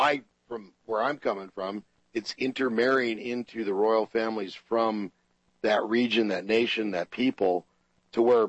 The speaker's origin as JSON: {"language": "English", "region": "California", "country": "United States", "tie": "born there", "said": "my home state for my parents, I was born in California, as were most of my siblings"}